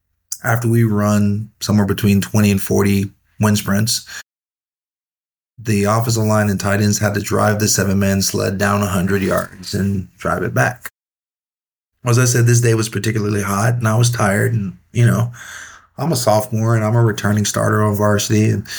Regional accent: Chiefland, Florida, United States; I'm from North Central Florida, a little town called Chiefland.

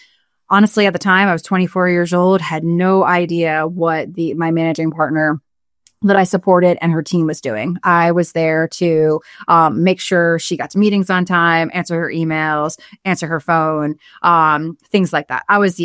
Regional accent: Charlotte, North Carolina, United States; also born or lived in Long Island, New York; So I grew up in Charlotte, but I'm actually from Long Island, New York. But I did move down here when I was in first grade.

